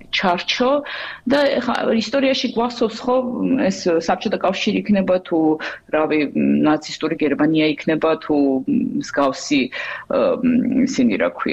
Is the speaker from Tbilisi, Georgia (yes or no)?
no; Sokhumi, Abkhazia, Georgia; მე სოხუმიდან ვარ, სოხუმში აშენებული